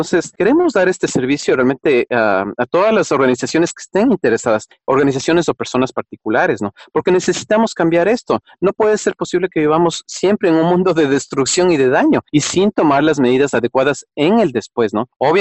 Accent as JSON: {"language": "Spanish", "country": "Ecuador", "said": "yo vengo del Ecuador"}